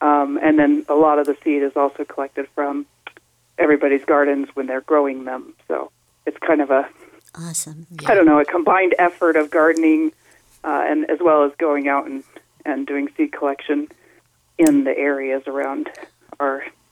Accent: Colorado, United States; I've been dreaming of moving up there since I was a little kid because I grew up here in the Front Range, and I always loved the Western Slope

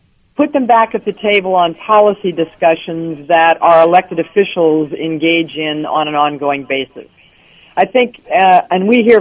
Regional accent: Hampton, Iowa, United States; born there; I was born in Hampton. My mom's still alive and there, and brothers in Cedar Falls and Hampton.

